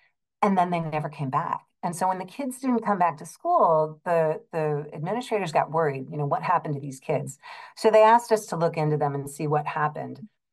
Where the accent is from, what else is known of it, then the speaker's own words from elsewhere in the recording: Chicago, Illinois, United States; So I am from the Midwest. I'm from the Chicago area myself.